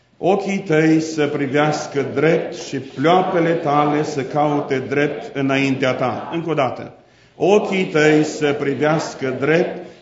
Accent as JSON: {"language": "Romanian", "region": "Banat", "country": "Romania", "said": "noi suntem bănățeni."}